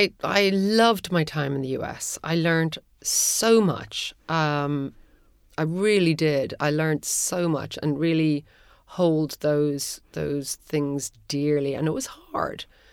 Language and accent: English; Ireland; also born or lived in United Kingdom / United States; because I obviously I grew up in Ireland and I've lived in the UK and I've lived in the US